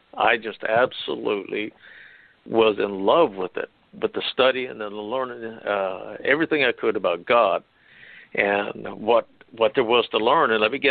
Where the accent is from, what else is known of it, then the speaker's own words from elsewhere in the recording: Lawton, Oklahoma, United States; I grew up in Lawton, Oklahoma. I graduated from high school in 1973. I got an associate degree in basket weaving and pee-pee pitching here in Oklahoma.